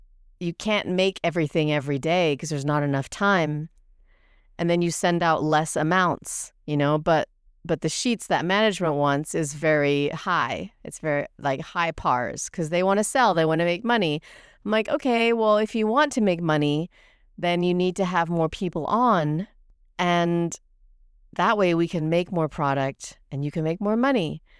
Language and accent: English; England, United Kingdom; also born or lived in Germany; now in United States; when I moved to the U.S., I moved here from Germany. We lived in England. I grew up in England